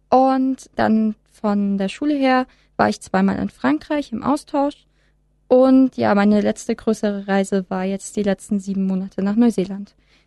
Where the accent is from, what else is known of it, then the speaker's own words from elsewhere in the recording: Germany; was zum Beispiel ich in Dänemark hatte, da habe ich gesagt, ich bin aus Deutschland und jeder ist quasi zusammengezuckt und hat erstmal Abstand genommen